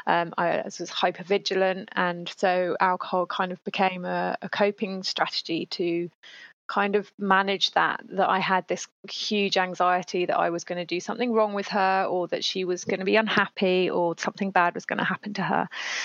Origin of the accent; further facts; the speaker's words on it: United Kingdom; moved away as an adult; now in France; So I am British, but I live in France. I've lived in France for nearly, just over 14 years.